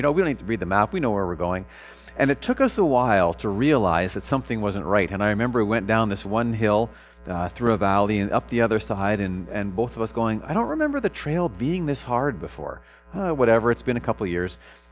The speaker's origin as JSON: {"language": "English", "town": "Prince George", "region": "British Columbia", "country": "Canada", "tie": "born or raised there", "said": "So I'm from Prince George originally. So if you don't know BC geography, if you look at BC and put an X through BC, pretty much the middle of the X is Prince George."}